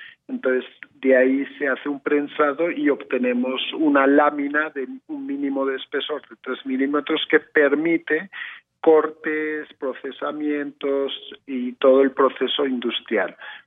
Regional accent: Barcelona, Catalonia, Spain; now in Colombia; Yo soy de Barcelona.

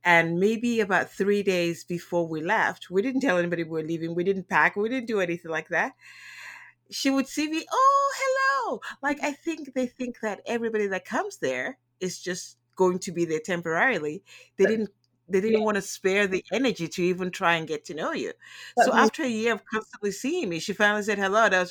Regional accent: United States; And because being American, I just say hello to everybody

